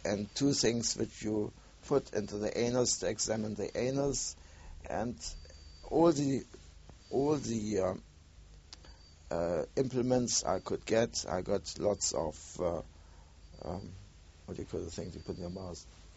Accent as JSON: {"language": "English", "country": "Germany", "accent": "German", "second_language": "English", "said": "that I, as a British soldier, a British soldier with a German accent, was there to make contact."}